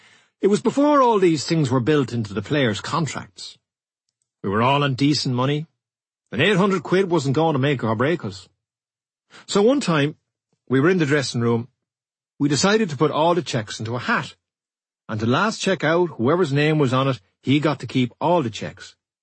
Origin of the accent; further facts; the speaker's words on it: Cork, Munster, Ireland; now in England; I'm proud of being Irish and being from Cork. I think that feeling has got stronger as I've matured.